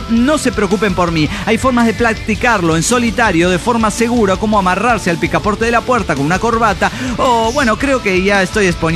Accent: Guadalajara, Jalisco, Mexico; de Guadalajara, Jalisco, México.

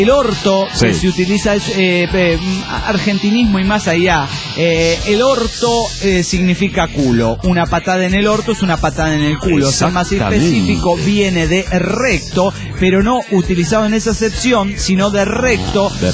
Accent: Tarija, Bolivia; de Tarija, Bolivia.

